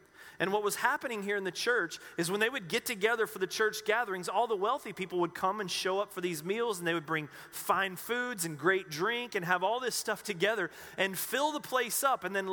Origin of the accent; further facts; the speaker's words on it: North Carolina, United States; I know for me, growing up in the Baptist church back in North Carolina, that was something that was pretty significant and taught